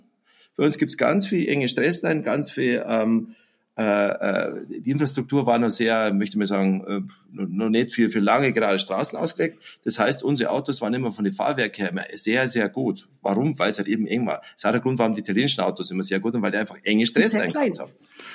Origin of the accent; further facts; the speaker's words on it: Germany; wir sind ja Deutsche